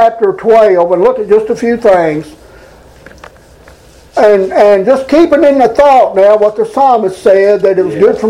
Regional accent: Edmonton, Alberta, Canada; born there; I was born in Edmonton

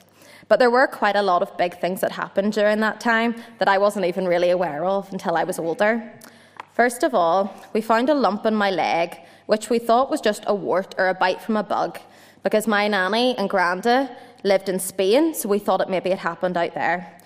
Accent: Dundonald, Northern Ireland, United Kingdom; born there; I was born in the Ulster Hospital in Dundonald in the year 2000

